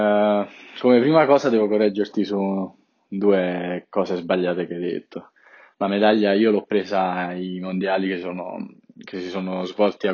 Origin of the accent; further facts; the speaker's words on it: Sasso di Castalda, Basilicata, Italy; sono davvero orgoglioso di essere nato e cresciuto a Sasso di Castalda.